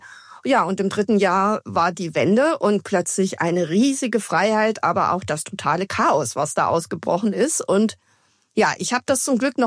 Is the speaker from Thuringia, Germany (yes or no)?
yes; Thuringia, Germany; Ich bin in einer Kleinstadt in Thüringen aufgewachsen